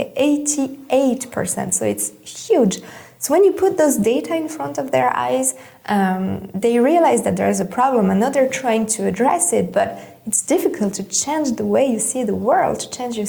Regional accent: Switzerland; so I grew up in Switzerland, right?

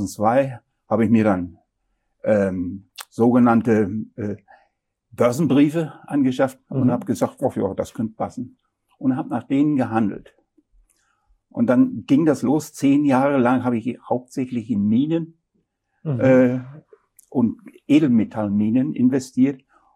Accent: North Rhine-Westphalia, Germany; born there; moved away as an adult; Also ich bin normalerweise hier in Nordrhein-Westfalen geboren und musste dann vor 35 Jahren nach ins Schwarmerländle ziehen aus beruflichen Gründen.

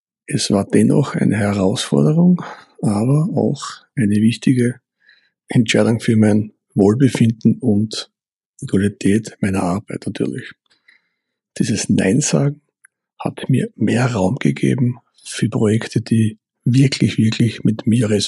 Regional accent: Burgenland, Austria; moved away as an adult; now in Mallorca, Spain; ich lebe seit 3 Jahren mit meiner Familie auf der wunderschönen Insel Mallorca. Ursprünglich komme ich aus dem Burgenland, das ist in Österreich, das ist eine malerische Region, östlich Nähe von Wien.

